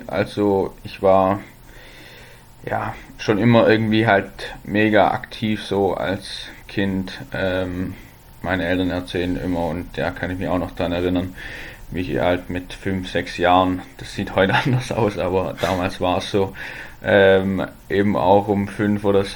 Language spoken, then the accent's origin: German; Baden-Württemberg, Germany; meine Eltern sind zweimal umgezogen, aber ja, das nur nebenbei. Das ist nahe bei Nürtingen und Nürtingen liegt so südöstlich von Stuttgart, südlich einfach.